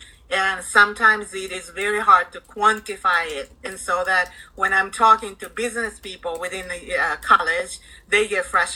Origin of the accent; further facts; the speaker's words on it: Japan; which I didn't because I was from Japan.